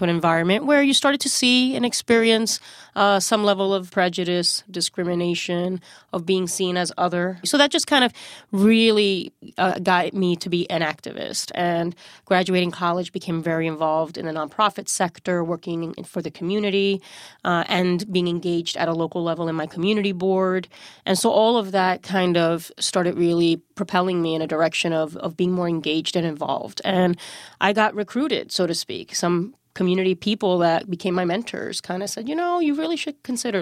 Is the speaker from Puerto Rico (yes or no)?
yes; Puerto Rico; having a mother who had been active, who was a feminist, who took me to rallies growing up in Puerto Rico